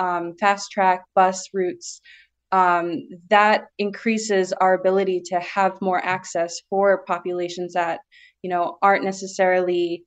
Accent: Connecticut, United States; So I was raised in Connecticut.

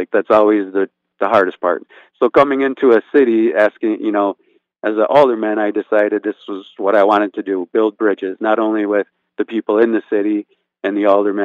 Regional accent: New Berlin, Wisconsin, United States; born there; But I was born in New Berlin, went to school at a Catholic memorial in Waukesha

